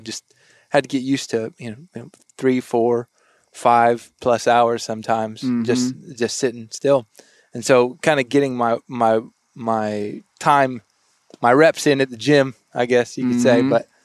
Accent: Texas, United States; So I didn't grow up in the deer woods. I grew up in South Texas in the duck blinds.

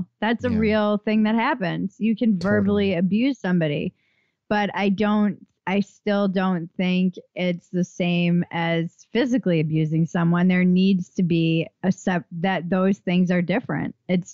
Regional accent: East Coast, United States; I come from the East Coast

